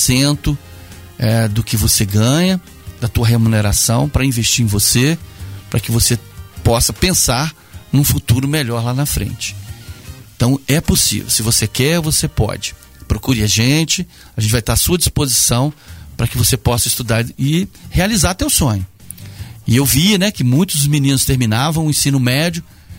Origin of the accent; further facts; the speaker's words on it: Volta Redonda, Rio de Janeiro, Brazil; Eu sou da cidade de Volta Redonda, que é uma cidade média, depois vim morar na cidade de Resende, aqui no sul fluminense, né? E depois vim aqui para essa região aqui da Mantiqueira.